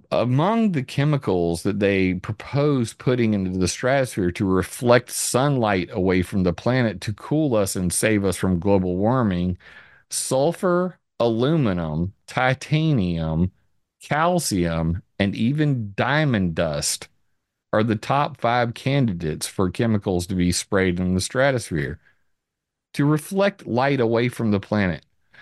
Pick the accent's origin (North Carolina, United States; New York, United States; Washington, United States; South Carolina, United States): South Carolina, United States; Sumter; moved away as an adult; also born or lived in Vandenberg Air Force Base; Now, I grew up in Sumter, South Carolina. I was originally born on Vandenberg Air Force Base.